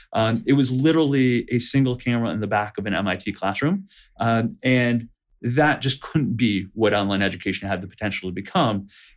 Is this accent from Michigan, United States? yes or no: yes; Detroit, Michigan, United States; So I grew up in Detroit, went to University of Michigan as an undergrad.